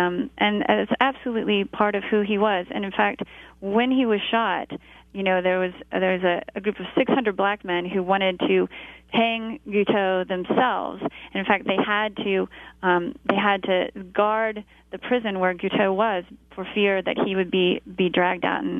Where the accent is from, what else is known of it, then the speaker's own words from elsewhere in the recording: United States; let me just say, as an American, as a parent, thank you for teaching our children